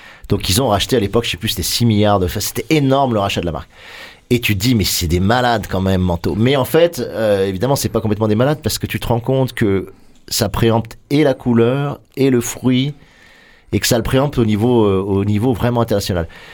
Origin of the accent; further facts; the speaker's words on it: Lyon, Auvergne-Rhône-Alpes, France; born there; also born or lived in Vercors / Corsica / Marseille; Moi, je suis né à Lyon, j'ai beaucoup habité Vercors, puis Corse, puis Marseille.